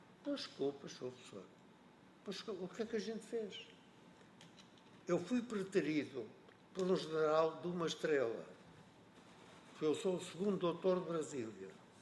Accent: Norte, Portugal; Há um ditado na minha terra, hoje não está muita gente. Quando está muita gente, a gente não deve dizer que é transmontana

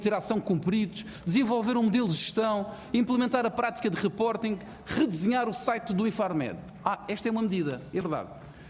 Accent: Madeira, Portugal; E eu digo Madeira porque eu sou da Madeira.

